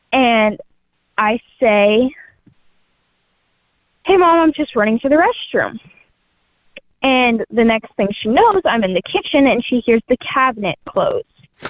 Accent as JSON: {"language": "English", "region": "Tennessee", "country": "United States", "also_born_or_lived": "Colorado", "said": "I am from Tennessee. But this story took place when I was about 6, when we were in Colorado."}